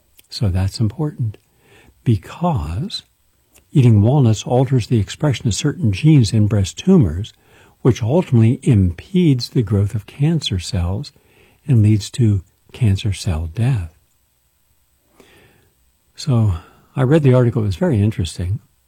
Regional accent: West Virginia, United States; By the way, Marshall University is in my home state of West Virginia.

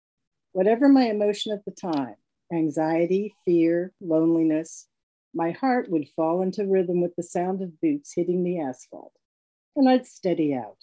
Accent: Brooklyn, New York, United States; So our permanent address was always 1529 East 12th Street in Brooklyn.

